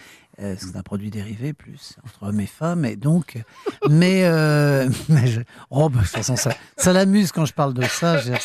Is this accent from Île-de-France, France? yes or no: yes; Paris, Île-de-France, France; Pourtant, je n'ai rien de tunisien. Je suis breton. Et j'aime Paris infiniment parce que j'y suis né et puis que j'ai fait toute ma carrière et ma vie ici.